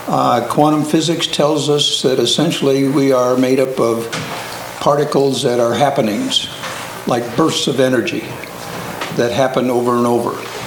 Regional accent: Portland, Oregon, United States; from Portland, Oregon, retired as a pastor, also been a psychotherapist

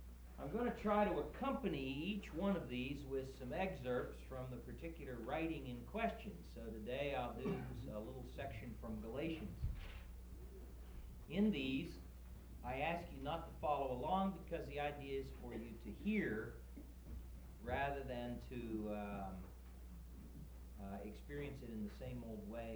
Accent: Racine, Wisconsin, United States; I'm from Racine, Wisconsin. I understand there are a few Wisconsinites here this week.

